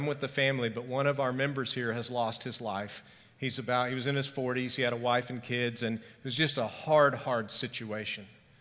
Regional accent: Edmond, Oklahoma, United States; I grew up in Edmond, so I always enjoy going back and going to the parade

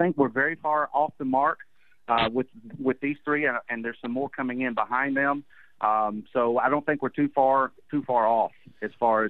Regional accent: Kentucky, United States; moved away; I came from out of state. I came from Kentucky, and I came down here and applied at 3 different agencies.

